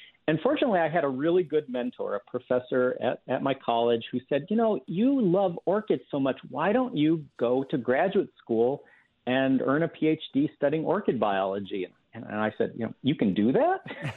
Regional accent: Michigan, United States; I grew up in Michigan, and my family, like a lot of Wisconsin families, would go up north every spring to pick morel mushrooms on our property at our hunting cabin up north.

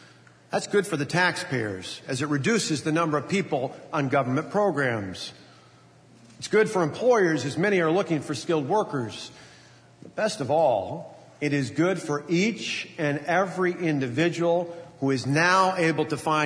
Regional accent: Delavan, Wisconsin, United States; Later in high school, I flipped hamburgers at McDonald's in my hometown of Delavan.

